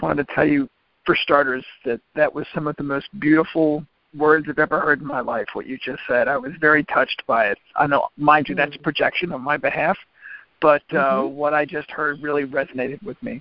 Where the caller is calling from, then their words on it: Maryland, United States; I'm calling from Maryland.